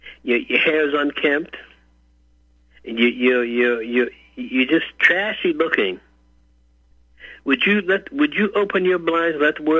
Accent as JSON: {"language": "English", "town": "Newark", "region": "New Jersey", "country": "United States", "tie": "born or raised there", "said": "Growing up in Newark, we would run down the street chasing and having fistfights with cops."}